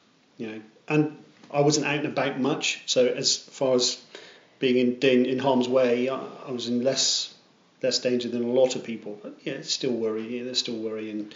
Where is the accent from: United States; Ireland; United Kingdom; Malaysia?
United Kingdom; Radstock, South West England; I'm a Radstock boy.